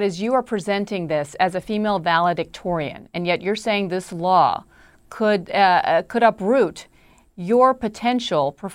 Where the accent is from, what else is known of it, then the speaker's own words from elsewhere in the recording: Texas, United States; I grew up in Texas, this country, and especially within Texas, there's so much polarization